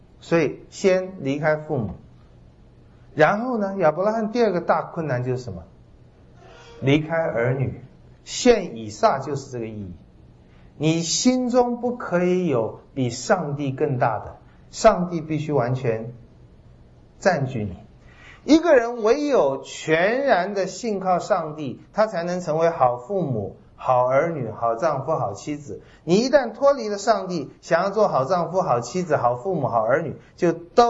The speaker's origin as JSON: {"language": "Chinese", "country": "China", "said": "所以这个我们中国人看最重要，我想其他民族也是一样"}